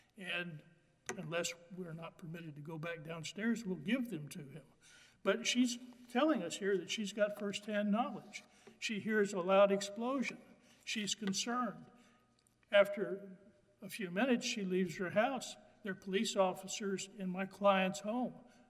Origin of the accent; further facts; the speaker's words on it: Fort Worth, Texas, United States; from Fort Worth, Texas.